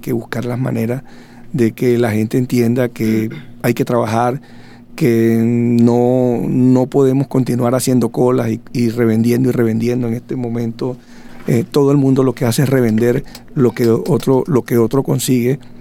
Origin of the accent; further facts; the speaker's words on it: Venezuela; cómo ven al venezolano, dicen, caramba, pobrecito, están pasando la mala. Antes decían que éramos muy malos, que éramos tramposos